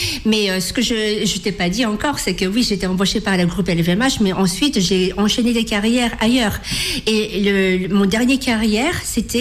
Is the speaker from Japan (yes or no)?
yes; Tokyo, Japan; Je viens de Tokyo, en fait, où il y a beaucoup de restaurants ramen